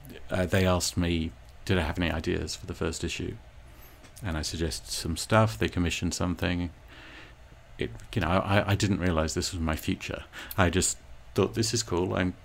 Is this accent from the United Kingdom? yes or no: yes; United Kingdom; I don't think I have a particular extra bit of that from being British.